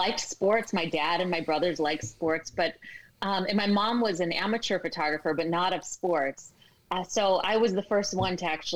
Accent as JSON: {"language": "English", "town": "Cleveland", "region": "Ohio", "country": "United States", "said": "Browns, I'm from Cleveland, so I might be watching the Cleveland Browns, but that game's over."}